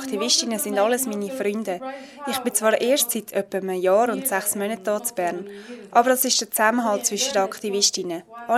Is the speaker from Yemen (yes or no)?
yes; Yemen; now in Switzerland; in der Schweiz ist mega klein. Es gibt etwa nur 300 Jemen, die in der Schweiz leben. Ich vermisse meine Heimat sehr. Wenn wir keinen Krieg hätten, dann würde ich meine Familie sofort besuchen.